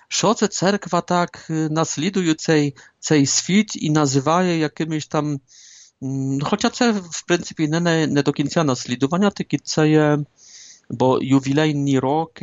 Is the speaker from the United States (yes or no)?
no; Poland; А як Поляк, ще додам